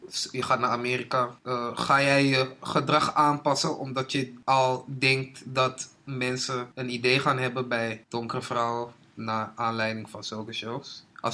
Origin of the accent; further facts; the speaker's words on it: Ghana; Ik ben Ghanese. Ja. Ik ben nog nooit naar Ghana geweest. Ik heb helemaal niks bij Ghana.